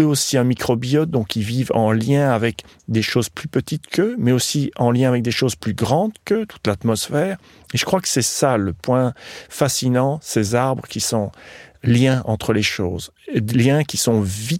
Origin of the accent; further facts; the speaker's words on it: Belgium; moved away as an adult; je suis parti de Belgique, j'ai acheté une ferme en ruine avec 9 hectares